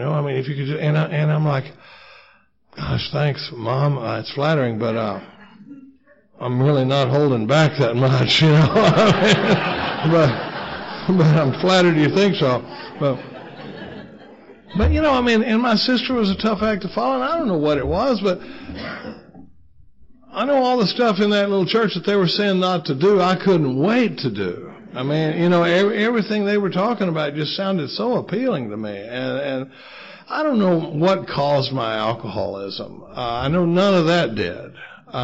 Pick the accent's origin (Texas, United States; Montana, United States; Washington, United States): Texas, United States; Dallas; now in Austin, United States; I grew up in Dallas, Texas. We live in Austin, Texas now.